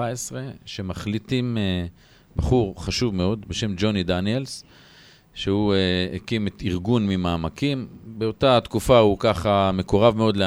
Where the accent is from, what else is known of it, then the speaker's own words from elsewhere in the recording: Safed, Northern District, Israel; אני גדלתי כילד, אני גדלתי בצפת